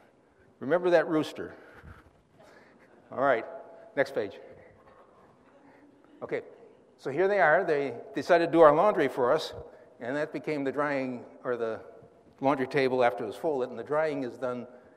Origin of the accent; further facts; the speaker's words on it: United States; Now, we're from the United States, right? And we're missionaries.